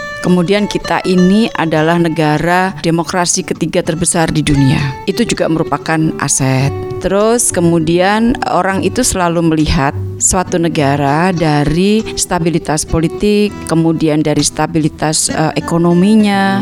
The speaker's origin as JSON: {"language": "Indonesian", "country": "Indonesia", "said": "saya dari Indonesia"}